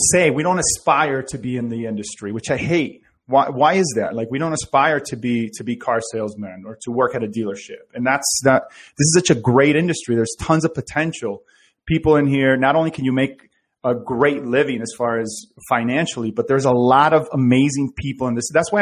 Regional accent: Venezuela; now in United States; I came from Venezuela. I was like, you know, I was 4 months here in this country.

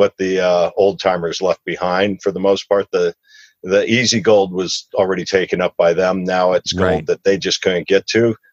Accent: Tucson, Arizona, United States; also born or lived in Detroit, Michigan; Yeah, I was born in Detroit, made it 5 years there, then moved out to Tucson, Arizona.

